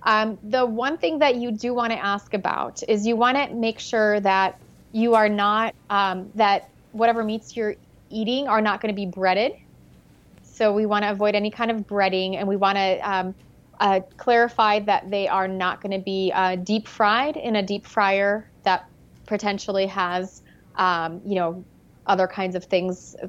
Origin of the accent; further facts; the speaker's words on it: Midwest, United States; and I grew up in the Midwest, but even if you're somewhere out in the Midwest that has never heard of gluten